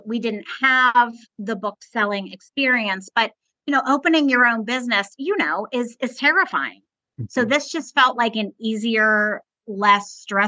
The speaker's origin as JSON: {"language": "English", "town": "Pittsburgh", "region": "Pennsylvania", "country": "United States", "lives_now": "Myrtle Beach, United States", "said": "husband we'd moved to Myrtle Beach in 2010. We were kind of at loose ends. We both left professional jobs. We're both from Pittsburgh."}